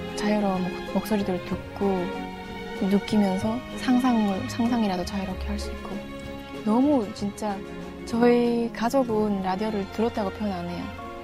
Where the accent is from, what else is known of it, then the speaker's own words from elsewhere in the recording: Chongjin, North Hamgyong, North Korea; now in South Korea; 고향 함경북도 청진이 고향 청년이죠.